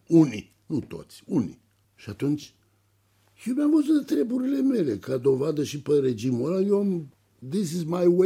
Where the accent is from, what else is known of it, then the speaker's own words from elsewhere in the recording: Romania; Dar eu mă mențin pe poziție pentru că am demonstrat că sunt român.